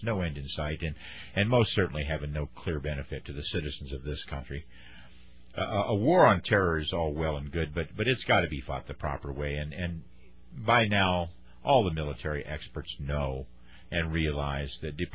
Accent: Ohio, United States; As many of you know, I'm originally from Ohio

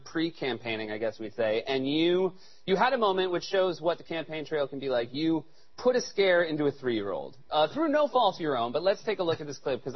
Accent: New Hampshire, United States; I'm from New Hampshire, and I will tell you that historically we have found when senators from Texas come to New Hampshire

